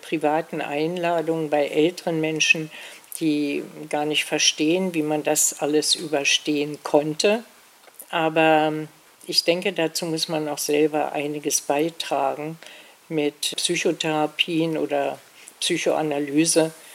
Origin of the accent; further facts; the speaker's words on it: Berlin, Germany; born there; Ich bin 1937 in Berlin geboren, Kind jüdischer Eltern.